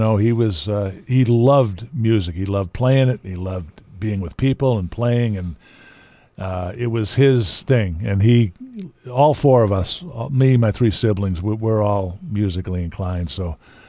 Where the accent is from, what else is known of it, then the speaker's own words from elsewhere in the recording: Massachusetts, United States; got started by doing the games on cable access in my hometown in Massachusetts